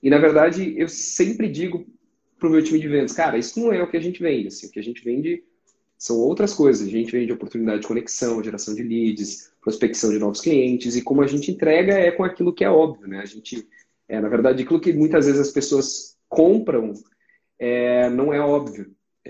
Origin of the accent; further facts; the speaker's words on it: Rio Grande do Sul, Brazil; estou eu pensando enquanto gaúcho aqui, que a carne, por exemplo, é uma coisa cultural aqui no gaúcho